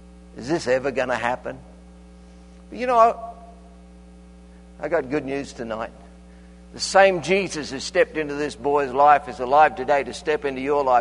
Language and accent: English; Australia; I'm from Australia.